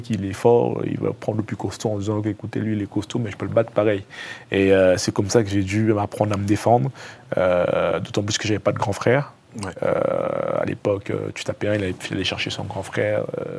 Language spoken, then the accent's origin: French; Cameroon; now in France; Évidemment, j'ai encore les souvenirs de mon enfance au Cameroun.